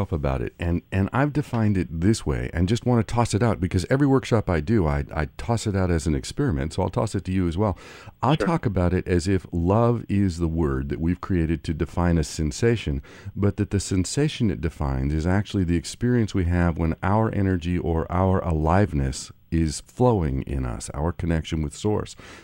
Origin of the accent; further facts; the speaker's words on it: Kansas, United States; I grew up in Kansas.